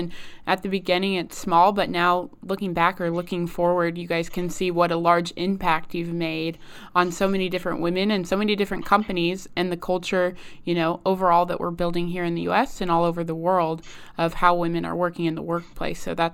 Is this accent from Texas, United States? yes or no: no; New York, United States; As a New Yorker, I feel like that one was an obvious answer.